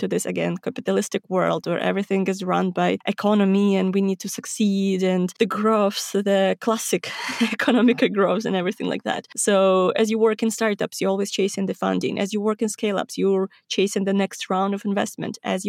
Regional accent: Ukraine; I didn't know about it. I'm from Ukraine. Eastern Europe doesn't really care about the things.

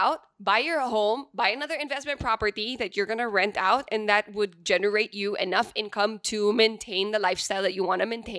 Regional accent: Central Luzon, Philippines; Sorry, kapampangan eh.

